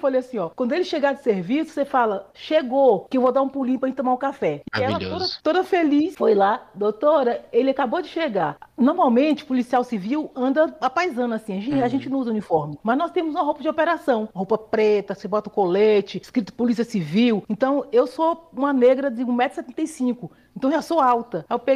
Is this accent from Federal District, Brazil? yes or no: yes; Brasília, Federal District, Brazil; born there; Então, eu sou essa baiana nascida em Brasília. Eu sou filha de baianos, nasci em Brasília. Os pais vieram para cá em 1960. Então, pioneiros.